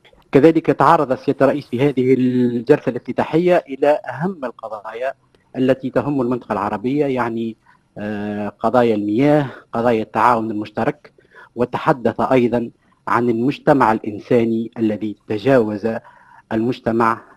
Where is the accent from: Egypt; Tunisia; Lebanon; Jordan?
Tunisia; ويعني تحترم بلادنا تونس،